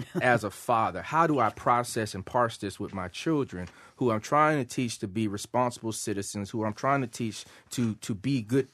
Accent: California, United States; When I used to get the trope growing up in California, and you know, I'm not that old

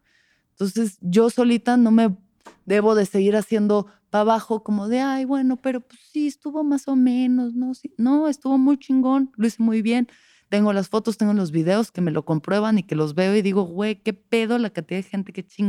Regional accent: Mexico

